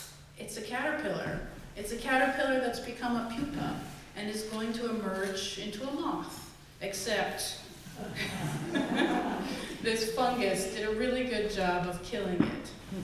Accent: Canada; And when I was a kid, I grew up in Canada

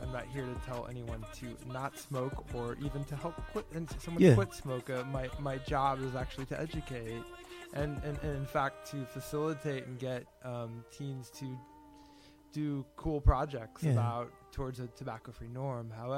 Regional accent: Kansas, United States; now in New York City, United States; I grew up having to go to church sometimes 3 times a week. Mm-hmm. And I moved to New York City as soon as I can in 1997. I moved from Kansas to New York City.

